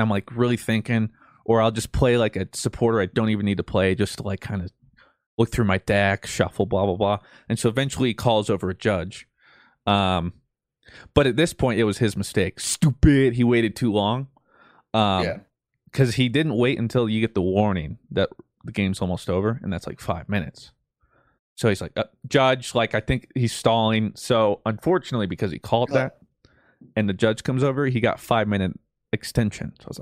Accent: Colorado, United States; No. I'm this nobody from Colorado.

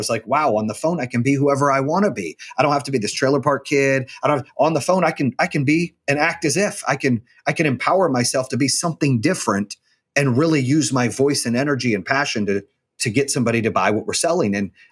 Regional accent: Arizona, United States; I grew up in Arizona. A lot of my friends were Hispanic, you know, from California and white.

